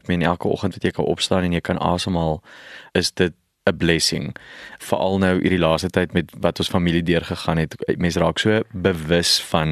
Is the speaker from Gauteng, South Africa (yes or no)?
yes; Pretoria, Gauteng, South Africa; ek het, omdat ek in Pretoria groot geword het, was Hatfield Square was die plek waar ons uitgehang